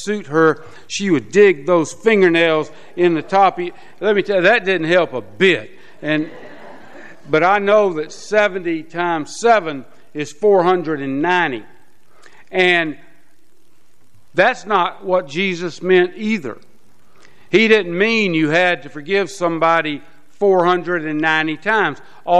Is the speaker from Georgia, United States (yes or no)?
yes; Porterdale, Georgia, United States; Now, I'm from Porterdale and not real good with math.